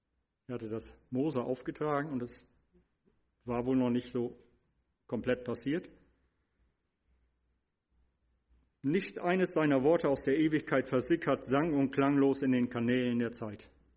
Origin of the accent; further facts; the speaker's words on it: Northern Germany, Germany; Die können wir als Norddeutsche da auch verstehen.